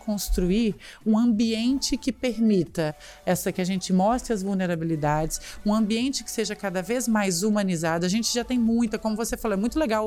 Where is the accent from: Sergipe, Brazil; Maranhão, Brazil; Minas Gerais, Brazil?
Minas Gerais, Brazil; Barbacena; porque quando eu era pequena em Barbacena, porque sim, eu sou de Barbacena